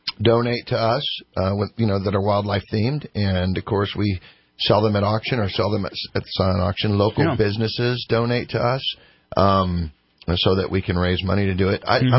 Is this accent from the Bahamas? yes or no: no; Cottonwood, California, United States; Well, so I grew up in Cottonwood and in a hunting family. And when I say a hunting family, I mean every weekend, every Friday night, we ran a hound dogs throughout southern Shasta and northern Tama County.